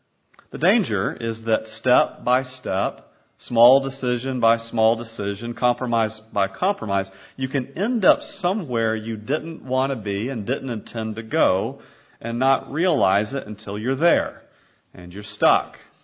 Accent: the South, United States; Growing up in the South, I lived in a city that was very church-friendly. Stores were closed on Sundays, I remember, when I was especially young.

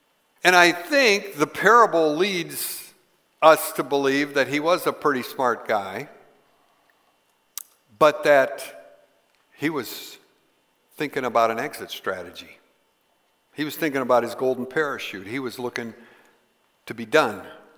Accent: United States; the thinking is pretty deeply ingrained in me because I grew up in America.

